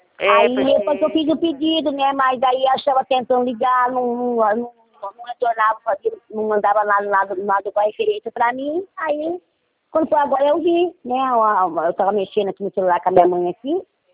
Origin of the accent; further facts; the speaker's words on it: Rio Claro, São Paulo, Brazil; porque eu sou daqui de Rio Claro